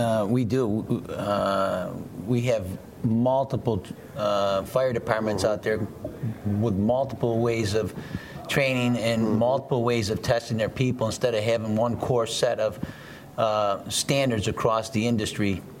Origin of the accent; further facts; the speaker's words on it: East Coast, United States; because Steve comes mm-hmm. from the West Coast, I come from the East Coast